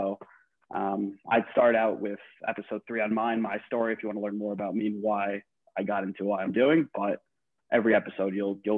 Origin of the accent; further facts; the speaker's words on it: Englewood, New Jersey, United States; now in New York, United States; I'm 25 years old, born and raised in Englewood, New Jersey. Currently live on the Upper West Side